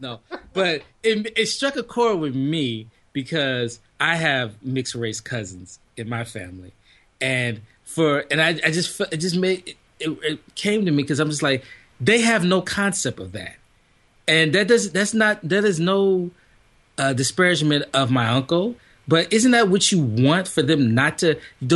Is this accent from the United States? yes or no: yes; Los Angeles, California, United States; to see my struggle growing up in South Central LA.